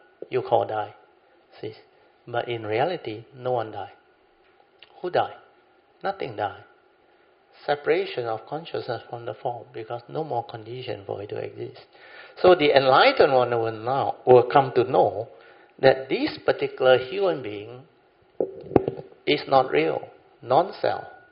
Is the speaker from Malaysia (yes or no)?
yes; Malaysia; Let's say KL, CC, we are Malaysian.